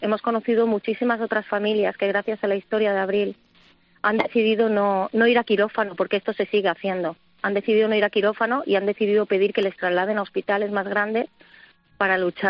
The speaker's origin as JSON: {"language": "Spanish", "town": "Ibiza", "region": "Balearic Islands", "country": "Spain", "said": "porque yo soy de Ibiza"}